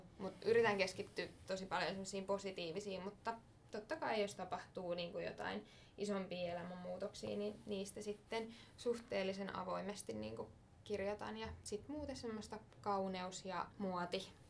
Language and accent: Finnish; Tampere, Pirkanmaa, Finland; now in Helsinki, Finland; mä oon 23-vuotias. Mä oon Tampereen seudulta kotoisin, mutta mä oon nyt 4 vuotta asunut Helsingissä.